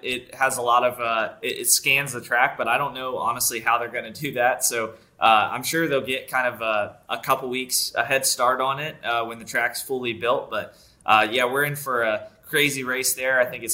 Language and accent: English; North Carolina, United States; And it's cool because I grew up in North Carolina, and it's one of those historic tracks in North Carolina, and kind of going back to our roots.